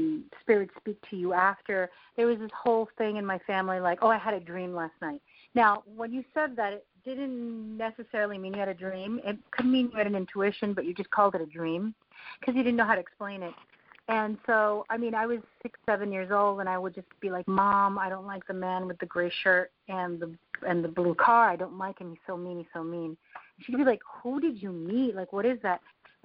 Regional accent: Argentina; we're South American, we're from Argentina, and also part indigenous from Argentina and then part Italian from Spain and other countries and other places, right?

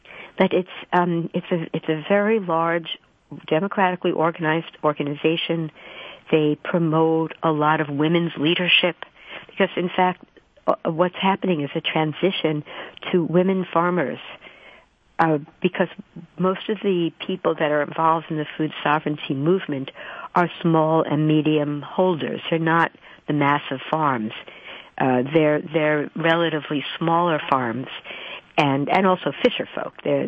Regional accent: New York City, New York, United States; as a kid growing up in New York City, my parents always defamed farmers.

